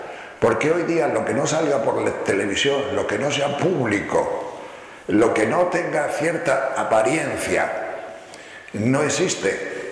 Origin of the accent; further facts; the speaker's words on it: León, Castile and León, Spain; Digo, es que yo soy de León.